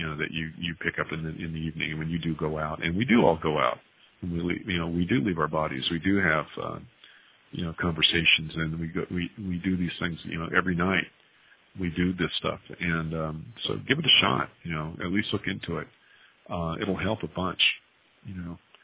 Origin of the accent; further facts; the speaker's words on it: Scotland, United Kingdom; Hey, you know, I'm Scottish. Come on. At least I don't wear a skirt.